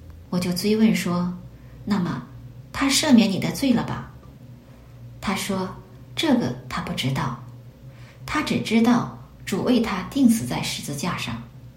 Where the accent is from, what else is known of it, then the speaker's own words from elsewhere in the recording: northern China, China; accent: northern; 因为我说话北腔北调，是一个道道地地的北方人